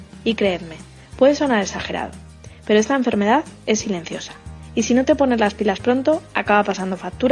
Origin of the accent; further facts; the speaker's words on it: Madrid, Community of Madrid, Spain; un apodo donde fusioné … una palabra muy usada en Cádiz, de donde proviene parte de mi familia. Yo nací en Madrid y aquí he vivido desde que nací en 1983.